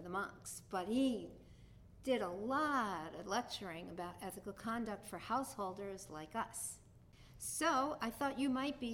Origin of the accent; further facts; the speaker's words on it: New York, United States; accent: New York; he does this in the New York accent that I'm now using because I'm a New Yorker